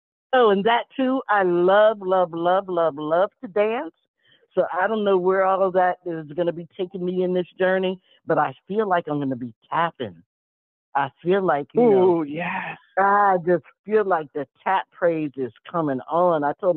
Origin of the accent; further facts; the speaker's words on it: Beaver Falls, Pennsylvania, United States; now in Killeen, United States; I'm from Beaver Falls, Pennsylvania, but I recently relocated to Killeen, Texas with my daughter, and I retired.